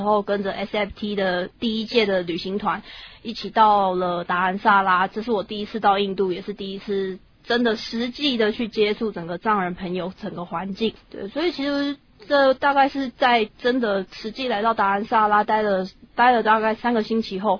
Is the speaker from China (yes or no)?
no; Taiwan; 今年六月的时候到印度来旅行，然后目前已经在印度待了三个多月。